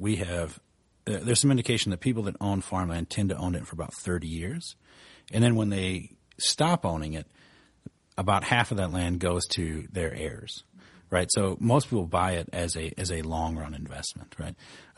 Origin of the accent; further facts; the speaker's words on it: Midwest, United States; I'm from the Midwest. We don't know the difference.